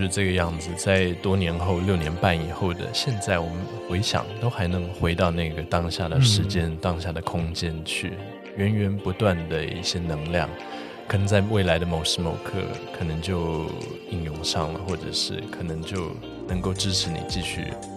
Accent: Taiwan; 我们四位来自台湾的建筑人

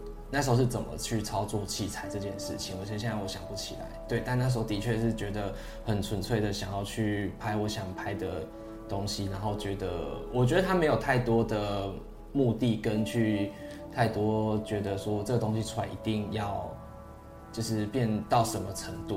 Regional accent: southern Taiwan, Taiwan; 因为 我在南部长大

